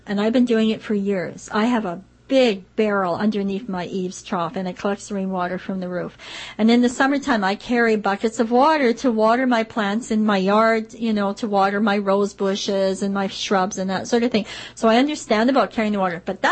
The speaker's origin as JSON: {"language": "English", "region": "Manitoba", "country": "Canada", "said": "And I was from Manitoba at the time"}